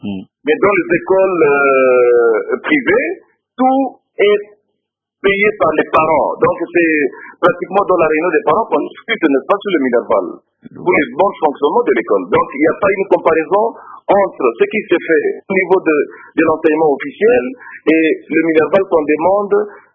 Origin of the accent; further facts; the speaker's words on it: DR Congo; en tant que Congolais avisé